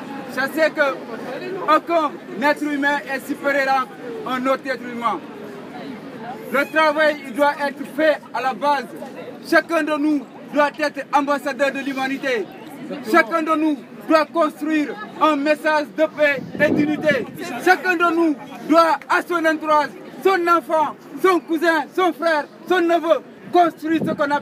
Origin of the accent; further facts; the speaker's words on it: Senegal; now in France; Je viens du Sénégal. Je suis africain. Je suis universaliste. Je suis encore étudiant.